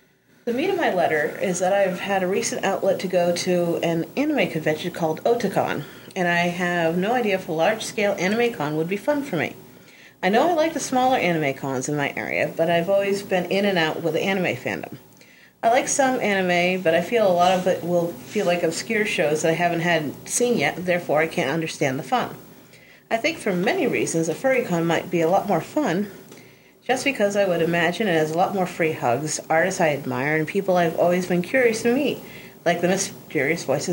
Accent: New England, United States; also born or lived in Massachusetts / New Hampshire; New England, both Mass and New Hampshire.

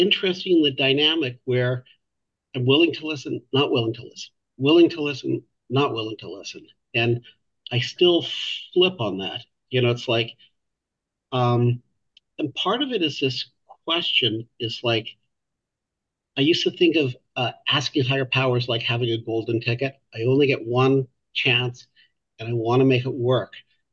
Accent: Calgary, Alberta, Canada; I grew up Jewish in Calgary

